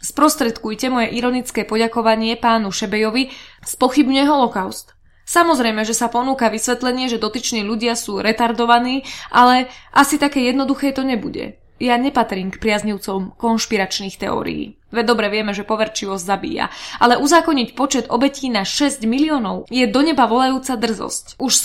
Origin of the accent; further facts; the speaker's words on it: Košice, Košice Region, Slovakia; ja nie som z ľudáckej rodiny, som Košičan. Generácie dozadu